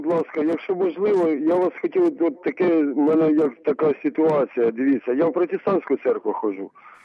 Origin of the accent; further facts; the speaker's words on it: Rivne Oblast, Ukraine; я з Рівненської області.